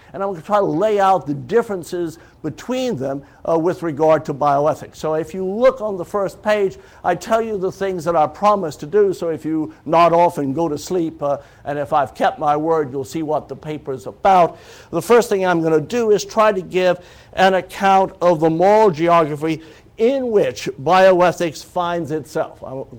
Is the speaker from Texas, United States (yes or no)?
yes; Texas, United States; accent: Texan; English is a second language; English is not my first language, as probably you could hear, and it isn't really, I guess, my second language, being my the English I speak being Texan.